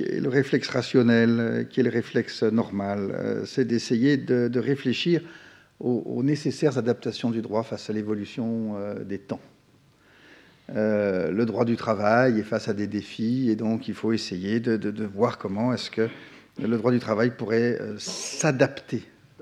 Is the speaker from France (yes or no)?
yes; France; je suis français et je vais faire un plan de trois parties